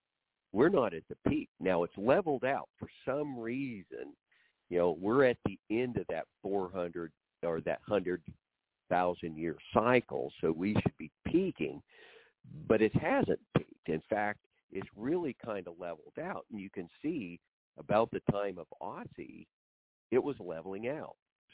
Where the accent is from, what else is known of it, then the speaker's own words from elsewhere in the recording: Oklahoma, United States; We never had snow when I was growing up in Oklahoma before Christmas, let alone blizzards.